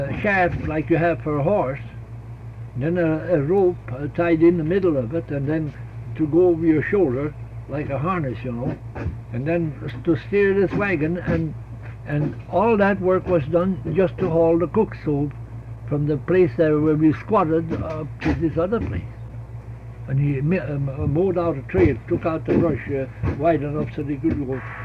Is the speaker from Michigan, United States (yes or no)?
yes; Michigamme, Michigan, United States; born there; I was born in Michigamme, Michigan, and I was baptized in the Methodist Church.